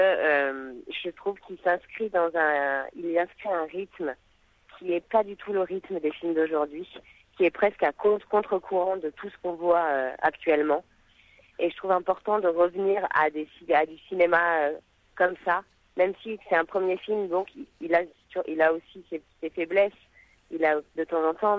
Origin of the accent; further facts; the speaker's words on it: Bordeaux, Nouvelle-Aquitaine, France; j'étais venue à Paris, parce que je viens de Bordeaux, et j'étais venue à Paris faire une école de théâtre.